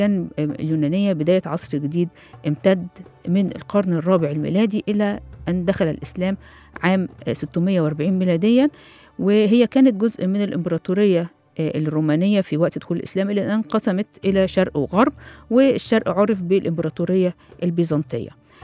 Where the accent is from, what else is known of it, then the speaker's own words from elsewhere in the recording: Egypt; ان احنا عندنا في مصر هنا الأساس في كل شيء